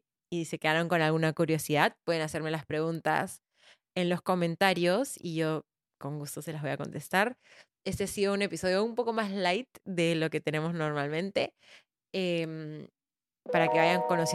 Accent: Peru; en verdad yo amo y disfruto estar en Lima, como que yo me siento muy contenta en el país en el que estoy, o sea, amo mi país, amo vivir acá.

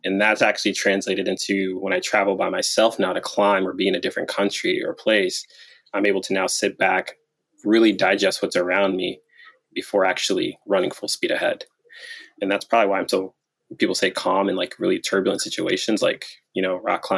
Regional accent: Detroit, Michigan, United States; So it's growing up in Detroit made you grow up really fast, because you had to look out for yourself, look out for your family

